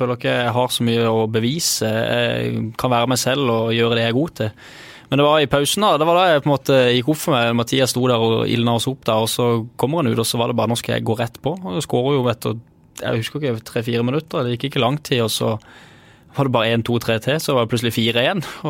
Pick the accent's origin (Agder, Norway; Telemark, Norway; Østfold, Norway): Agder, Norway; Jeg er jo fra Sørland